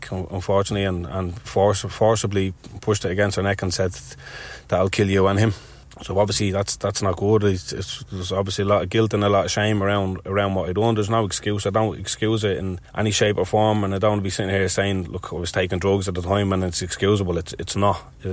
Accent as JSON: {"language": "English", "town": "Ballymun", "region": "Leinster", "country": "Ireland", "tie": "born or raised there", "said": "So growing up, I grew up in Ballymun, disadvantaged area, wouldn't have had a lot."}